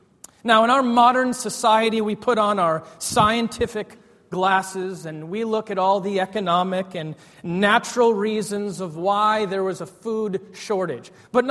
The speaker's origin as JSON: {"language": "English", "country": "United States", "said": "I said again, I'm from America, and I want to live here in your village of Bokota."}